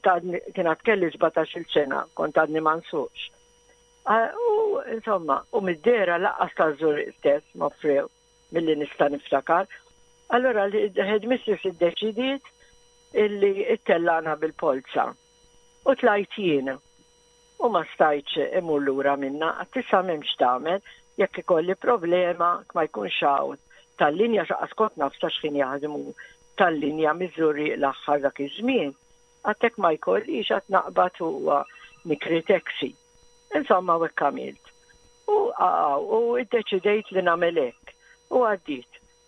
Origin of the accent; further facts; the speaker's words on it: Floriana, Southern Harbour, Malta; also born or lived in Rabat; now in Mosta, Malta; Le, jiena mill-Furjana propjament.